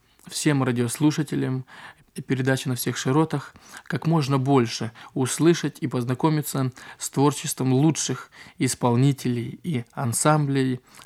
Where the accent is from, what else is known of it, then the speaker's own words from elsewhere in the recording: Volga region, Russia; born there; Родился я на Волге.